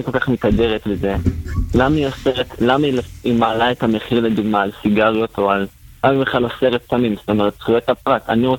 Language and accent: Hebrew; Netanya, Central District, Israel; אני מנתניה.